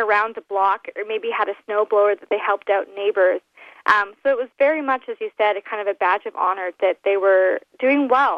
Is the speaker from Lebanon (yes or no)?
no; Canada; I'm not from Minnesota. I'm actually from Canada.